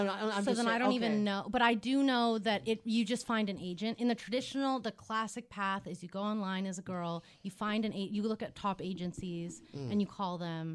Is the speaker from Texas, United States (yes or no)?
no; Montana, United States; also born or lived in Los Angeles; And then I grew up in Montana, but I was born here in L.A.